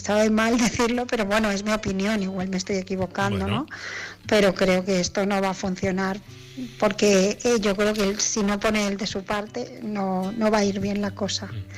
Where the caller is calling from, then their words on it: Barcelona, Catalonia, Spain; de Barcelona